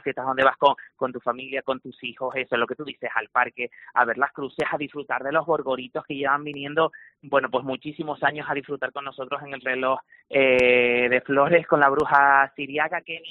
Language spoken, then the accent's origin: Spanish; Canary Islands, Spain; el día no solo en el que sabemos que somos canarios, sino que nos sentimos más canarios que nunca